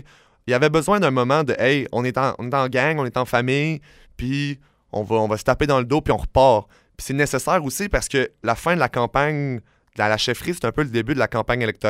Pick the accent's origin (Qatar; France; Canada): Canada; Quebec; pour mon Québec, parce que je suis Québécois